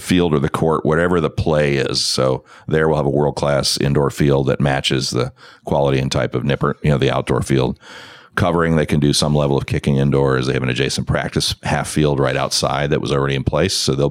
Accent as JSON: {"language": "English", "town": "Columbus", "region": "Ohio", "country": "United States", "tie": "born or raised there", "said": "you know, I'm a Columbus kid. I grew up in Columbus. You know, places like Ohio State are sprawled, right?"}